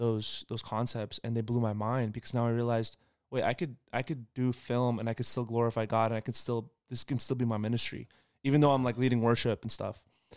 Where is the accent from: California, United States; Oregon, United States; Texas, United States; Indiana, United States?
Oregon, United States; Portland; And then we kept having conversations because I was in Portland. I'm from Portland originally.